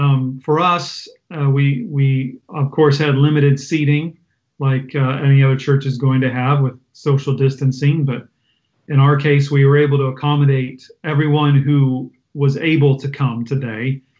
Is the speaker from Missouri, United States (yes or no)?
no; Washington, United States; I grew up near Seattle, so I won't try to point it out on the map behind me, but up in the northwest corner of the U.S., about a three-hour drive south from Vancouver, Canada.